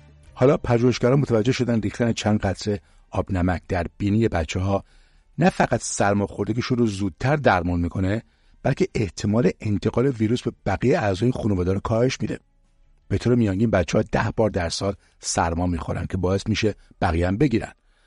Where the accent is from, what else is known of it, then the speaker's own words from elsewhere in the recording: Iran; این نوع سربازگیری برای ما ایرانیام آشناست،